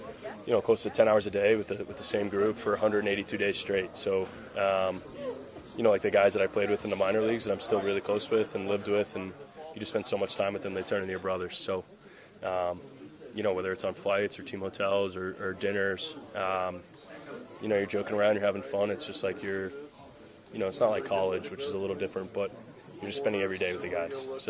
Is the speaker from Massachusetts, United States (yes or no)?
yes; Massachusetts, United States; I'm from just north of Boston, Massachusetts.